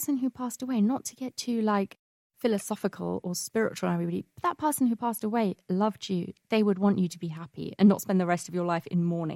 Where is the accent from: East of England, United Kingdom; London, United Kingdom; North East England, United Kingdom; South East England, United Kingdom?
East of England, United Kingdom; Letchworth; And Letchworth, those of you who don't know, is my hometown.